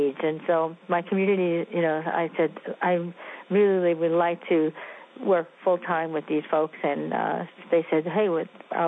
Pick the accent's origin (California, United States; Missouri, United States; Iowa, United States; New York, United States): New York, United States; New York City; I'm from Brooklyn. You know, I'm a tough kid from Brooklyn, New York.